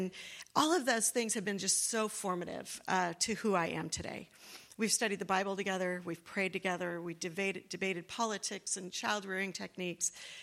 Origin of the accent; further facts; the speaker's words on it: Costa Mesa, California, United States; also born or lived in Newport Beach / Irvine; I grew up in Costa Mesa. I've only lived in Newport Beach and Irvine my entire adult life, and I've either attended Mariners or Grace Fellowship Church since I was 3 years old.